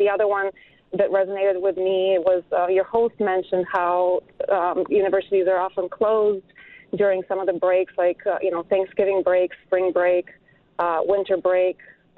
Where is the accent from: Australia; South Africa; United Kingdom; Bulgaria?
Bulgaria; English is a second language; moved away as an adult; I was an international student. I'm originally from Bulgaria.